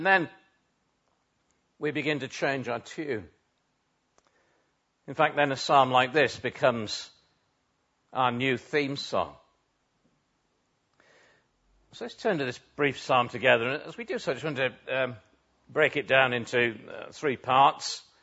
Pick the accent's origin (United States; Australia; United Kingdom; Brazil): United Kingdom; North East England; I grew up on Teesside, and so have the misfortune of being saddled for life with being a Middlesbrough supporter.